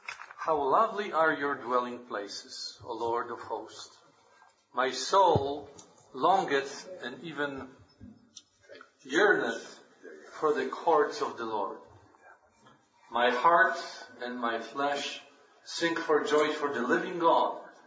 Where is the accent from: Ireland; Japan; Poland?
Poland; now in United States; I moved from Poland, where I was born and raised, to America, I was a sojourner.